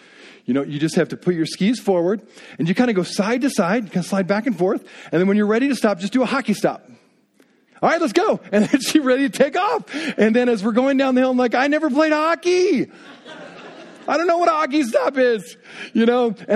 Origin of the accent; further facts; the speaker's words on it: Indiana, United States; In other words, I grew up in Indiana, okay? And it's a very flat place.